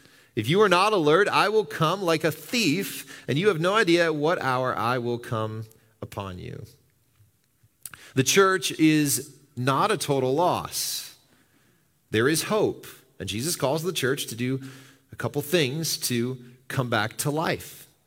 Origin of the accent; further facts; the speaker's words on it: Wisconsin, United States; Now, I've only lived here a little over 3 years, okay? But I grew up in Wisconsin, so I kind of know a little bit about what life is like in Wisconsin.